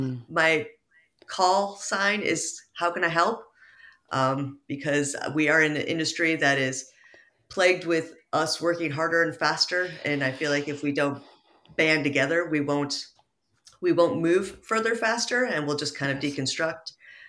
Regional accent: Midwest, United States; accent: Midwest; now in London, United Kingdom; I am so obviously American, but I live in London. I've been here 16 years, and unlike … my Midwest accent has stayed, but also my Midwest attitude.

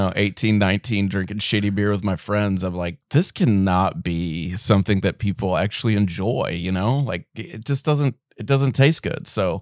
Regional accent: Henderson, Kentucky, United States; I'm originally from Henderson, Kentucky. I actually still live there.

